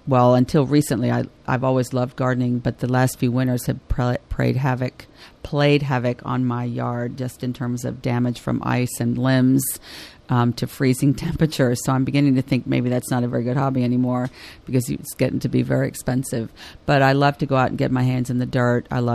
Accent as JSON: {"language": "English", "country": "Argentina", "tie": "born or raised there", "said": "So when we were growing up in Argentina, he spent a lot of time in Chile."}